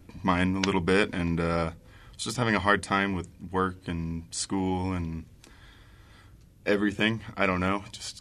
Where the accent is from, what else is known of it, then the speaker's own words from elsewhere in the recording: Salt Lake City, Utah, United States; Salt Lake, my whole life.